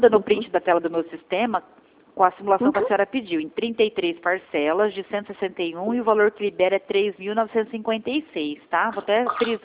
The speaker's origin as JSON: {"language": "Portuguese", "region": "São Paulo", "country": "Brazil", "said": "Eu sou de São Paulo."}